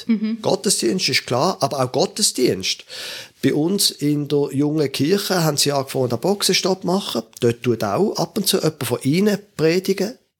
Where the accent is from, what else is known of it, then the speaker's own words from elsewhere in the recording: Basel, Basel-Stadt, Switzerland; Wenn du willst, ich bin nicht wo als Basler, das kriegst du nicht mehr weg, FCB-Fan